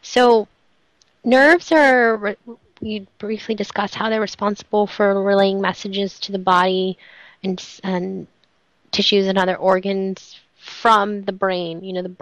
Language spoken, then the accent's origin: English; California, United States; it was so inspiring to be in my home state, right smack in the middle of it, and experience the culture there. And there really is such an amazing culture in Sebastopol and in Santa Rosa, California.